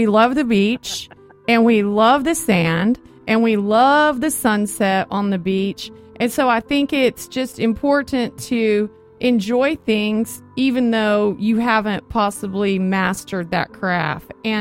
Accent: Oklahoma, United States; You know, we're both Texas girls, but we were born and raised in Oklahoma, but we've made our way to the West Coast, which is the best coast.

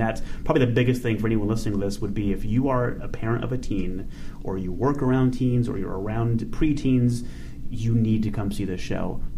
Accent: La Mirada, California, United States; I grew up in La Mirada, and I was an usher at the La Mirada Theater.

